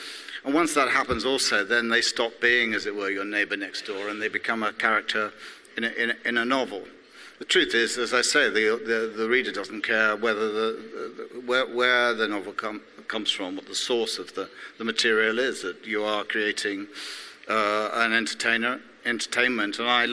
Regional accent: London, United Kingdom; I grew up in London after the war. My father came from India and married my mother, an English woman. I went to school in the 60s

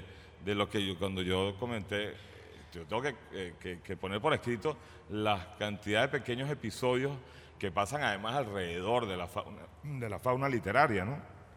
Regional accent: Venezuela; Y nosotros, ¡hey, somos venezolanos!

